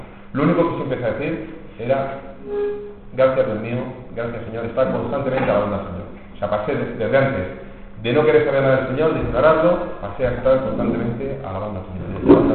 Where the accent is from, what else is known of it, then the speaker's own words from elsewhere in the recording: Madrid, Community of Madrid, Spain; me trasladamos para Madrid, yo soy de Madrid